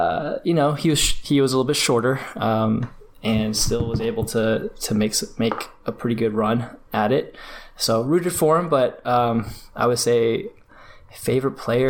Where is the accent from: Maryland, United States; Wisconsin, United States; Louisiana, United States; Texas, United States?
Texas, United States; Dallas; as a kid growing up in Dallas, I can't say that I had a, I mean, I was a hometown fan